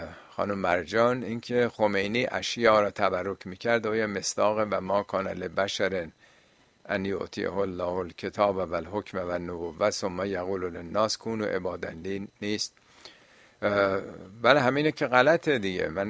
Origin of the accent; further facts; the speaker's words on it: Hamadan, Iran; دیدیم ما خیلی همدانی ها مثلا خیلی چیزا که فتح زیره میخونن،